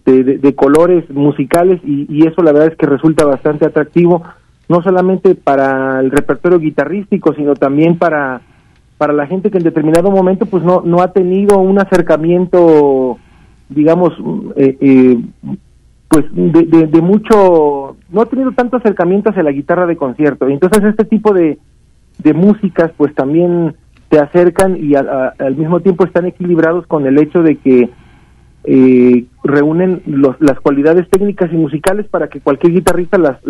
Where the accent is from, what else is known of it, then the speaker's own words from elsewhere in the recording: Veracruz, Mexico; yo crecí en la Huasteca Veracruzana, y la Huasteca Veracruzana es lo que comprende ya el norte de Veracruz. Nos divide solamente Tamaulipas de los Estados Unidos, y la verdad es que la influencia cultural, incluso hasta en el modo de hablar, es hasta tiene un acento